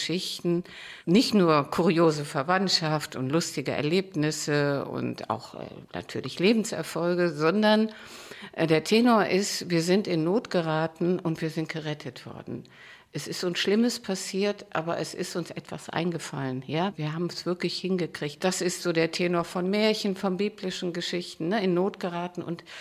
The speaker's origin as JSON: {"language": "German", "town": "Bad Godesberg", "region": "North Rhine-Westphalia", "country": "Germany", "tie": "born or raised there", "said": "Das war in Bad Godesberg, was heute der Heiderhof ist. Ja, heute ist das ja ein Stadtteil. Damals standen da zwei Häuser und ein Bauernhof."}